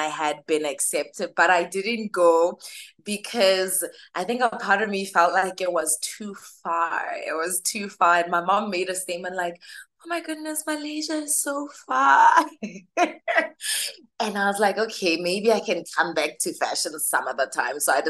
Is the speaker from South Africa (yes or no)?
no; Botswana; born there; then I was born in Botswana.